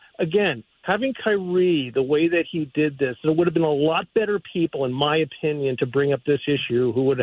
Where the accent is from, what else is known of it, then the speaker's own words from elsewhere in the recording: New York, United States; I grew up in New York and my wife is from Cleveland